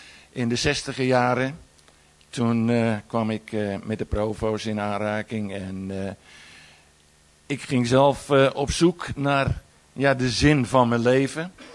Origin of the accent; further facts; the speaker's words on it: Amsterdam, North Holland, Netherlands; Ik woonde in Amsterdam. Ik ben opgevoed in Amsterdam.